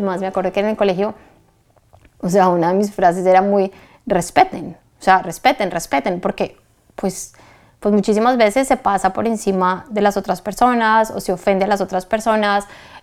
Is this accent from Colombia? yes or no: yes; Bogotá, Colombia; born there; En Bogotá, en Colombia.